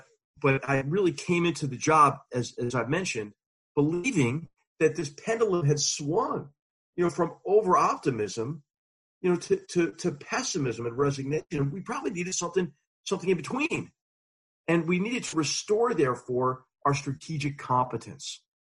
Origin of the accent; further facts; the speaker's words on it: Philadelphia, Pennsylvania, United States; And so in February of 2017, I'm walking down Walnut Street in Philadelphia, my hometown.